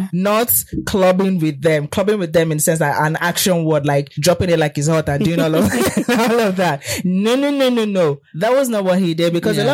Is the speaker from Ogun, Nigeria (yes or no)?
no; Delta, Nigeria; I'm from Delta State. No shaking.